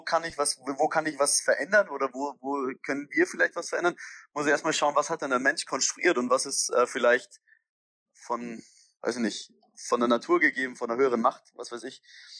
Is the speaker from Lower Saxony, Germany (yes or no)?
no; Bavaria, Germany; weil dessen Sprache verstehe ich als Bayer manchmal auch nicht